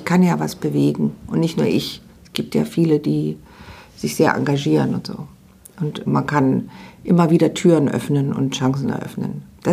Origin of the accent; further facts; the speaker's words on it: Berlin, Germany; born there; geboren 1963 in Ostberlin